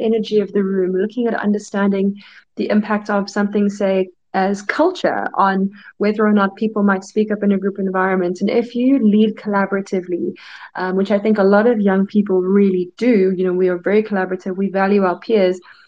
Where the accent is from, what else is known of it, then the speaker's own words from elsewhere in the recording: South Africa; now in Ireland; I am from South Africa, currently based in the Republic of Ireland.